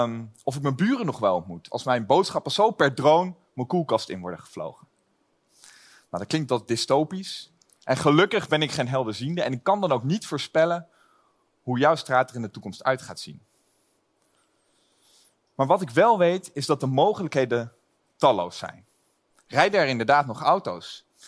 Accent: Lelystad, Flevoland, Netherlands; Ik kom zelf uit Lelystad. Het perfecte voorbeeld van de stad als bouwpakket.

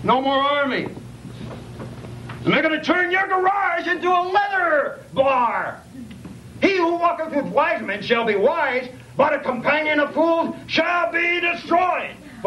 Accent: Fort Sill, Oklahoma, United States; I was brought up around in the Fort Sill, Oklahoma. It's Cannon Cocker country.

